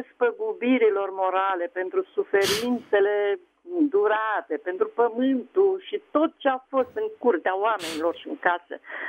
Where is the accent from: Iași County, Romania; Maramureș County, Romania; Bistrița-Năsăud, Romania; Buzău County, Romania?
Iași County, Romania; Iași; sunt din Iași.